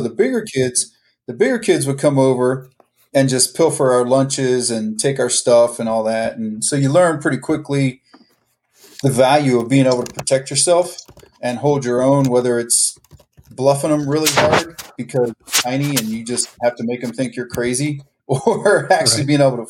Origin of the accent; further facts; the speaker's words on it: Maryland, United States; I was born and raised in Maryland, so the Eastern Shore of Maryland. So little tiny area of the country. I think our county maybe had 13,000 people.